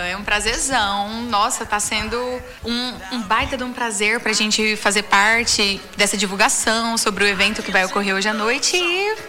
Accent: Goiânia, Goiás, Brazil; now in Acre, Brazil; Não sou daqui, sou de Goiânia, Goiás.

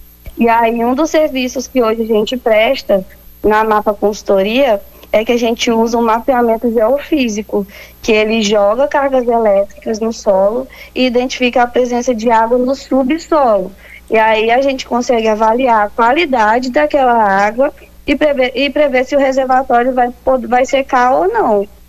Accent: Acre, Brazil; que é a Amazônia mais no Ocidente que tem, é nós que somos do Acre

